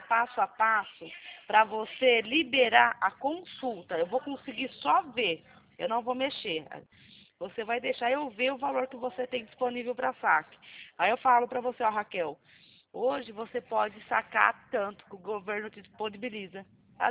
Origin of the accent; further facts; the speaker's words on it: Atibaia, São Paulo, Brazil; Eu sou daqui do estado de São Paulo, Atibaia, conhece?